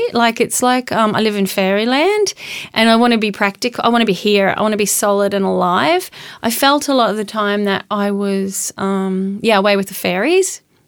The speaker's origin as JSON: {"language": "English", "region": "Queensland", "country": "Australia", "tie": "born or raised there", "said": "I'm from North Queensland. I grew up, you know, running around in cane paddocks"}